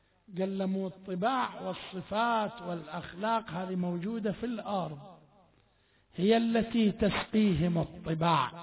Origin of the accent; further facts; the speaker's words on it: Bahrain; ولا هذا بس البحرين، هذا بيتك، هذا ولد، ما نقول ولدك، ما نقول بيتك